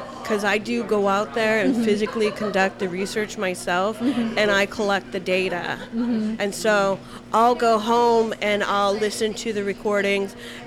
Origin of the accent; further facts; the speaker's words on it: Kirkland, Washington, United States; And I grew up in Kirkland, a suburban area.